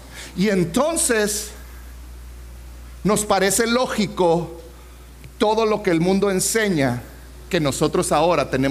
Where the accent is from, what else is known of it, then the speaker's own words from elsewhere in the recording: Mexico; Y nosotros como mexicanos, te voy a ayudar aún más allá.